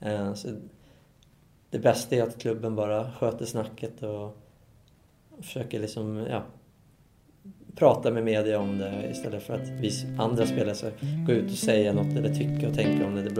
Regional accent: Sweden; jag kommer ju från Sverige

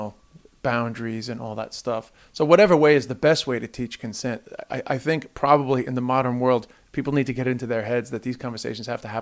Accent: United States; luckily, I guess, because I grew up in the States

